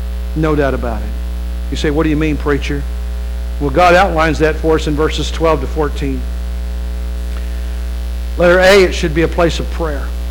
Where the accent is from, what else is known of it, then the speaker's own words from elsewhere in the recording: West Virginia, United States; When I grew up, where I grew up in West Virginia, you could go to almost any home.